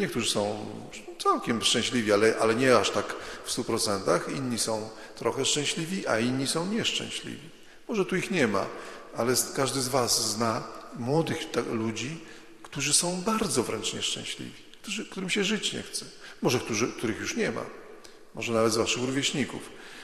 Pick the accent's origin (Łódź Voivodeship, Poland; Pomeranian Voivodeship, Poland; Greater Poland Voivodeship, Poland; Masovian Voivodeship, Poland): Masovian Voivodeship, Poland; Radom; gdzieś tam pod Radomiem, bo pochodzę z Radomia